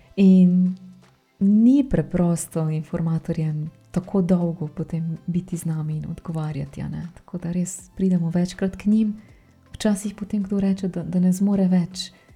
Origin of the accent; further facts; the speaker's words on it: Prekmurje, Slovenia; accent: Prekmurje dialect; Ja, za to mojo prekmurščino enostavno moram povedati, ko je totalno moja, čista moja.